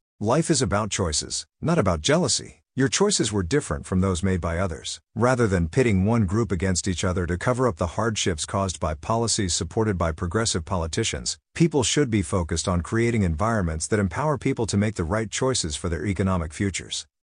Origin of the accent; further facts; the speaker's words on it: New Jersey, United States; Bob Menendez of my home state of New Jersey